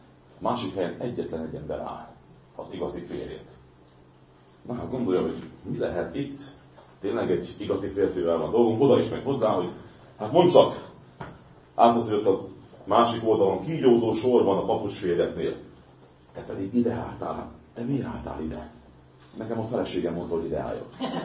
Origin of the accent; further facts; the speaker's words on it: Hungary; nem fontos, hogy itt élek, nem fontos, hogy magyar vagyok